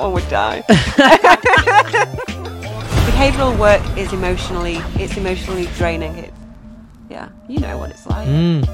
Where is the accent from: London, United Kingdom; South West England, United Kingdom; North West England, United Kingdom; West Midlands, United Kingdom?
North West England, United Kingdom; Manchester; now in Chester, United Kingdom; we're both from Manchester.